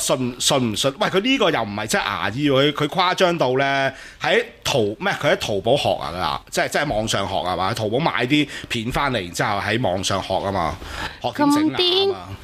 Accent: Hong Kong; 你話我哋香港人嘅，或者我哋正常人嘅，梗係覺得即係點會敢揾條命教飛啊？

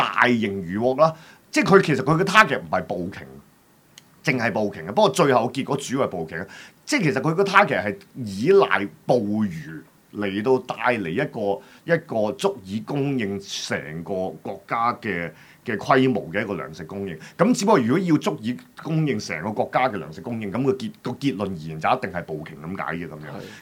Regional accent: Hong Kong; 譬如假設我哋香港人咁樣，我哋而家忽然間嚇

